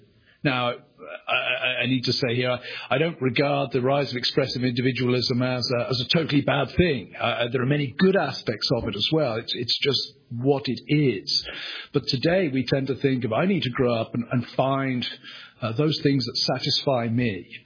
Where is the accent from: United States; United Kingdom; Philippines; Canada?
United Kingdom; England; I'm an Englishman.